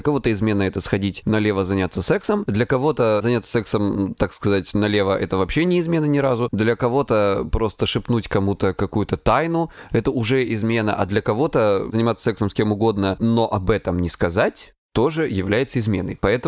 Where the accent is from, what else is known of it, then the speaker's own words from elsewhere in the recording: Russia; А я ваш друг из России и настоящий русский феминист.